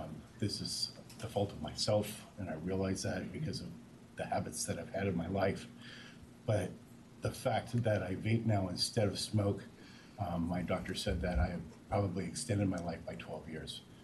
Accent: Grants Pass, Oregon, United States; I'm from Grants Pass, Oregon.

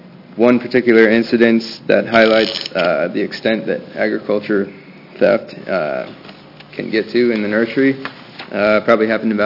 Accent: Salem, Oregon, United States; from Salem, Oregon.

